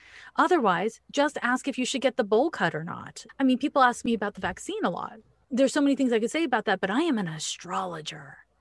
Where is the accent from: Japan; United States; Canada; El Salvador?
Canada; Montreal, Quebec; I'm from Montreal, Quebec. I was born in the mid-70s